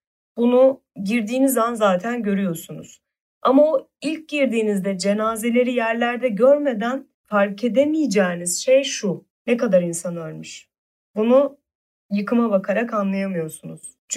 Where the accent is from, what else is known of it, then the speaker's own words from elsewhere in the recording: Buca, İzmir, Turkey; Benim de bir benzer şekilde İzmir'de doğup büyüdüğüm ilçe Buca aynı böyle ranta kurban edildi.